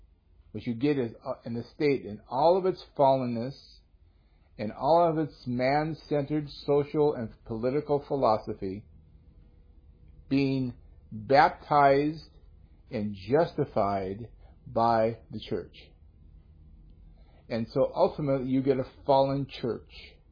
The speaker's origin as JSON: {"language": "English", "country": "United States", "said": "Now, I'm not putting down being an American. I just said to you, I am happy to be an American."}